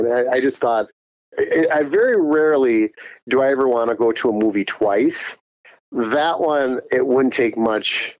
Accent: United States; Now, again, I'm dumbed down because I'm the American dummy.

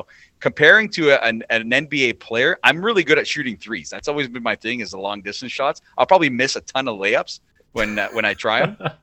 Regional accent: Toronto, Ontario, Canada; I'm born and raised in Toronto, midtown, downtown, uptown, went to school uptown.

